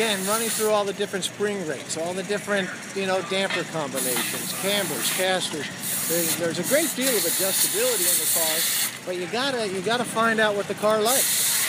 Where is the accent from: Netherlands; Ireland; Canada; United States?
Ireland; today proves I'm Irish